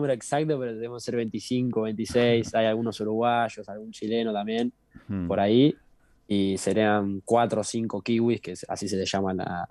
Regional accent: La Plata, Buenos Aires Province, Argentina; now in New Zealand; que creo que en el club somos 6 de La Plata

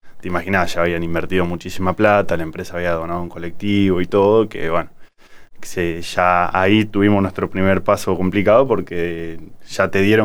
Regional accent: Córdoba, Argentina; Nosotros, por ejemplo, yo vengo de Córdoba. Yo soy oriundo de un pueblito de Córdoba.

